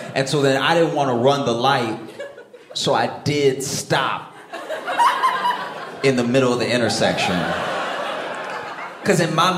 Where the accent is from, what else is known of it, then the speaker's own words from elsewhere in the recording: Louisiana, United States; I grew up in Louisiana, and that's you know, where I failed the test.